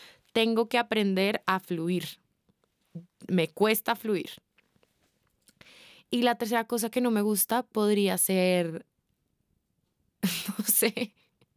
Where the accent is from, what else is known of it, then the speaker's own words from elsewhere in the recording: Bogotá, Colombia; born there; tengo 26 años, soy colombiana, nací en Bogotá, queriendo haber nacido en Cartagena o en Barranquilla, Colombia.